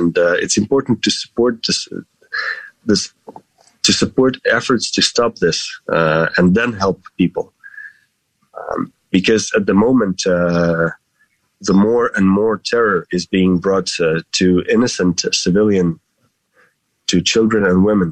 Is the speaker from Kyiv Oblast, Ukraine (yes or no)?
yes; Hostomel, Kyiv Oblast, Ukraine; the first rockets hit my hometown, and my family woke up with the rockets shelling our small town near Kyiv, in the suburbs of Kyiv, Ostomel.